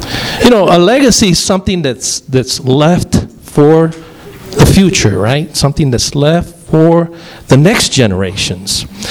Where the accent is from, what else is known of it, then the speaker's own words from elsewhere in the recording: Columbus, Ohio, United States; I'm from Columbus, Ohio. Anybody been to Columbus?